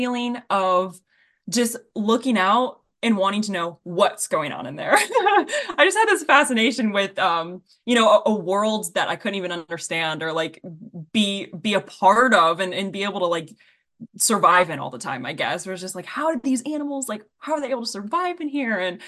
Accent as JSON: {"language": "English", "town": "Nashville", "region": "Tennessee", "country": "United States", "tie": "born or raised there", "said": "And I grew up in Nashville, Tennessee. And so I wasn't close to the ocean at all."}